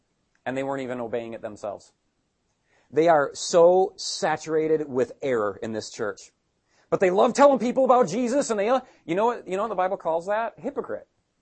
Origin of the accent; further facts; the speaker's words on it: United States; I mean, I'll pick on America since I'm American.